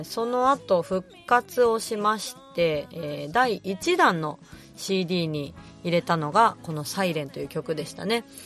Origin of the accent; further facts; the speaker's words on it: Tokyo, Japan; 私はね、東京生まれ、東京育ちなので